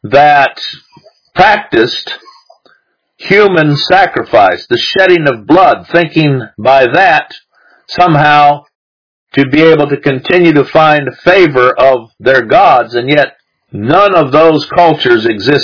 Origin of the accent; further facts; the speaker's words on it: Central African Republic; Where I grew up in the Central African Republic, there was a country next to us